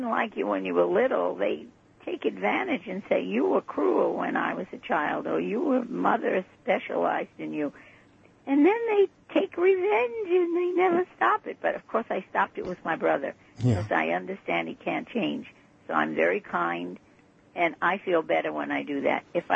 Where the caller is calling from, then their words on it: Queens, New York, United States; I'm calling from Queens.